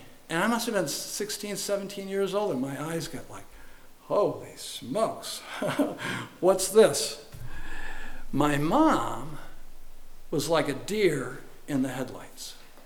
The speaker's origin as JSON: {"language": "English", "town": "Latham", "region": "New York", "country": "United States", "tie": "born or raised there", "said": "I grew up in Latham, New York. It's a suburb of just outside the city of Albany, and I attended Shaker High School."}